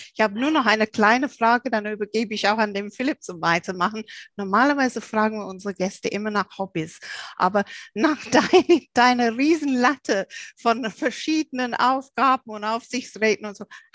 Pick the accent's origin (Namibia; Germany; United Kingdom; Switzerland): United Kingdom; England; German is a second language; ich bin ja Engländerin